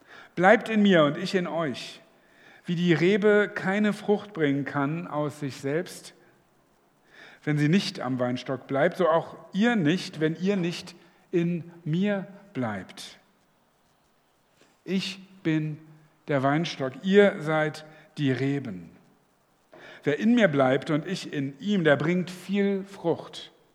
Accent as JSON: {"language": "German", "region": "Northern Germany", "country": "Germany", "said": "Ich bin Norddeutscher, da bin ich nicht so mit Weinreben aufgewachsen."}